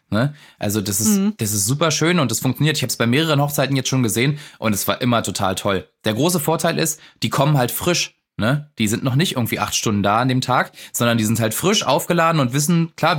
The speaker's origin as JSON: {"language": "German", "region": "East Germany", "country": "Germany", "said": "Ich habe keinen Zweitnamen. Bin Ossi."}